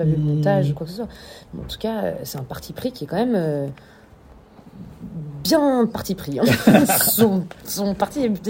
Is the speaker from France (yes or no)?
no; Switzerland; Je suis métissée aussi. Après, je viens de Suisse et je suis belge.